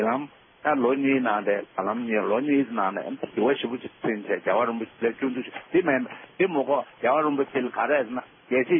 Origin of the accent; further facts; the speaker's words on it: Shandong, China; 俺山东人么就今天送不的去吃过了